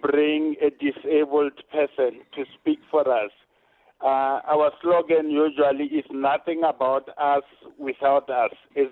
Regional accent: South Africa; I was in Italy as a South African diplomat.

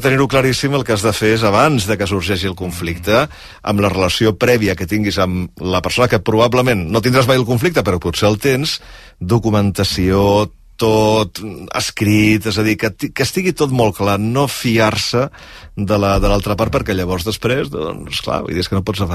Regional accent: Catalonia, Spain; Però, clar, la meva llengua és el català.

